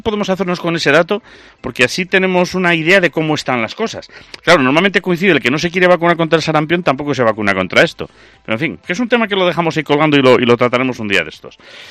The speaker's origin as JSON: {"language": "Spanish", "country": "Spain", "said": "somos españoles"}